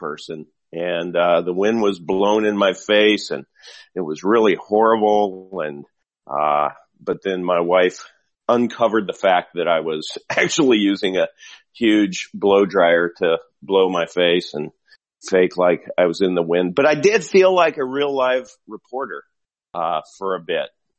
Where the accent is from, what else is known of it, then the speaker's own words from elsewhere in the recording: Tampa, Florida, United States; But I hail from Tampa, Florida